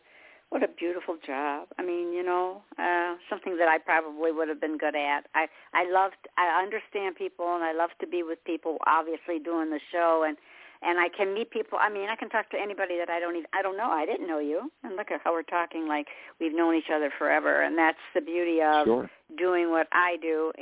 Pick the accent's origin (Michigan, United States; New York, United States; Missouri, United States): Michigan, United States; now in South Carolina, United States; You know, we came from Michigan. That's where I was born and raised, and now I'm in South Carolina.